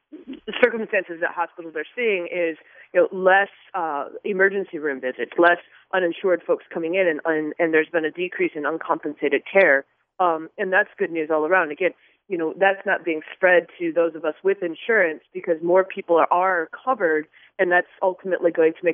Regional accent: Kalamazoo, Michigan, United States; I was just talking to an individual the other day in my hometown of Kalamazoo

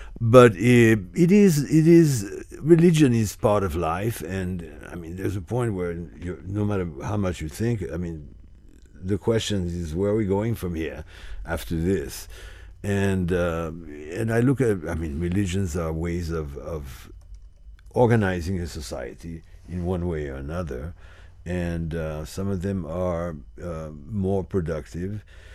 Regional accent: Haiti; I'm from Haiti

